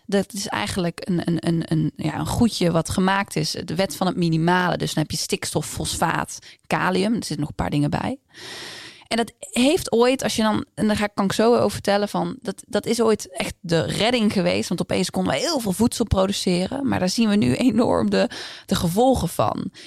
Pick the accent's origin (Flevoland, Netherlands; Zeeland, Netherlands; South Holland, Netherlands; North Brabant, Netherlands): North Brabant, Netherlands; En ik kom uit Brabant, ik heb mijn oma en opa zijn wel van boerenafkomst